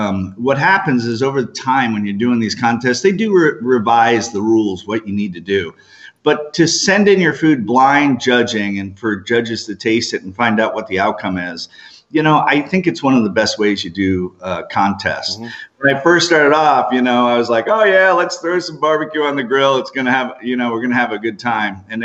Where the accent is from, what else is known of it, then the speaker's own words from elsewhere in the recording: New Jersey, United States; also born or lived in Staten Island; I was born in Staten Island, grew up in New Jersey.